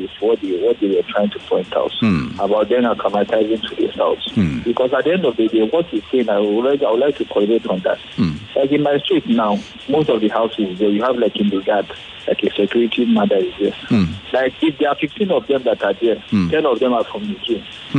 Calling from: Festac, Lagos, Nigeria; I'm calling from Festac.

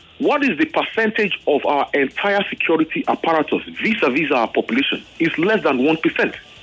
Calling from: Ikorodu, Lagos, Nigeria; I'm calling from Ikorodu.

